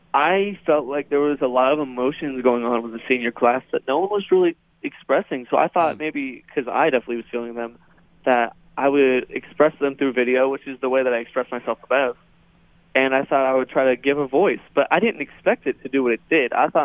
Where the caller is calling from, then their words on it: Xenia, Ohio, United States; I'm calling from Xenia, Ohio.